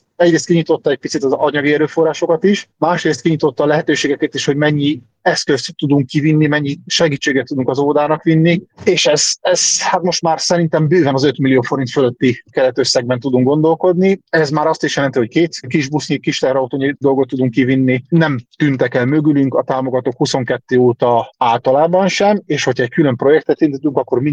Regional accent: Hungary; Az, hogy pont magyarok vagyunk, ez igazából a tapasztalataink szerint nem oszt és nem szoroz

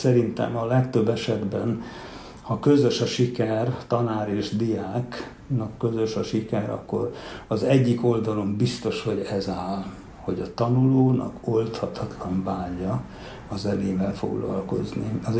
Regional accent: Romania; Én úgy nőttem fel, hogy bizonyos koromban nem is tudatosult, hogy mi nem Magyarországon élünk, hanem Romániában. Ez később valahogy úgy tudatosult bennünk, hogy igen, mi Romániában élünk, magyarok vagyunk, de Romániában élünk.

